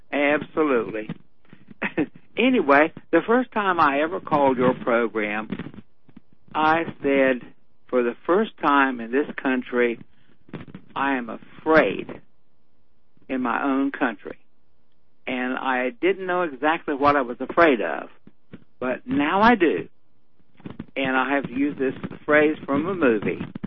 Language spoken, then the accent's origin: English; North Carolina, United States; And I grew up around guns in North Carolina.